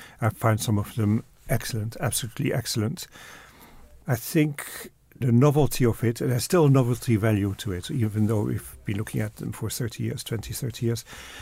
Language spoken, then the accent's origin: English; Netherlands; now in United Kingdom; And I grew up in Holland. I live in England.